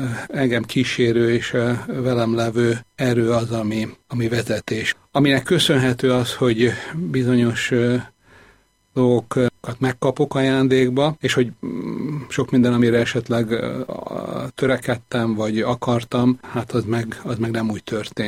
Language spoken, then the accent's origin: Hungarian; Balatonfűzfő, Veszprém County, Hungary; Vagy amikor 14 évesen gimnáziumba készültem, akkor sokat hecceltek, csúfoltak a volt osztálytársaim, otthon Balatonfűszön